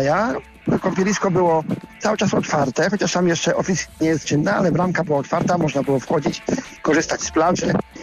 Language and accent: Polish; Szczecin, West Pomeranian Voivodeship, Poland; Dzień dobry, jestem ze Szczecina.